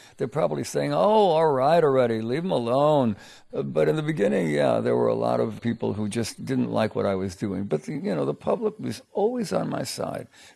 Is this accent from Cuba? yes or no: no; New York, United States; I come from New York, and before the performing and record career hit, I was in the pits of all the Broadway theaters.